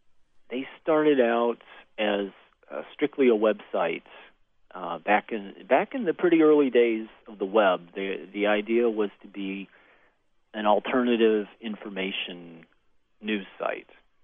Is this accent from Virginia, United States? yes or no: no; Tennessee, United States; But I grew up in Tennessee.